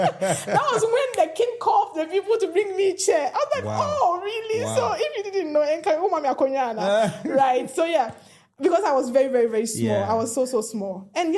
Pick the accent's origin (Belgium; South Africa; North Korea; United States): Belgium; I'm from Belgium, of course